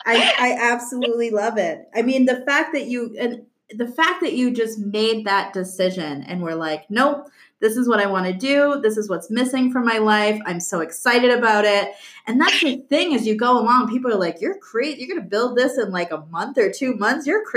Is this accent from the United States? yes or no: yes; Cape Cod, Massachusetts, United States; now in Western Massachusetts, United States; So I'm an original Cape Codder. I moved to Western Mass, but I always find my way b